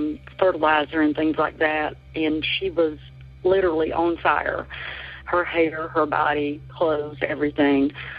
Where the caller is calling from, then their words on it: Chesnee, South Carolina, United States; I'm calling from Chesney, South Carolina.